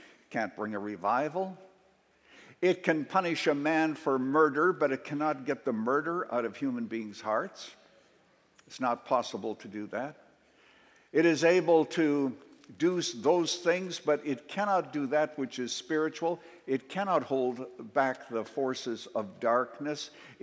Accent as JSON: {"language": "English", "country": "Canada", "tie": "born or raised there", "said": "Remember, I was born and raised in Canada."}